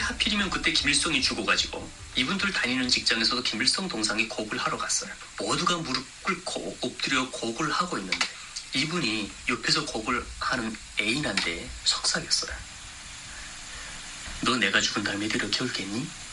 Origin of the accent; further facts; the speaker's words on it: North Korea; also born or lived in South Korea; now in United States; 저는 2009년에 탈북을 해서 같은 해 대한민국에 오게 되었고요. 한국에 한동안 살다가 지금은 미국에서 정치학을 공부하고 있습니다.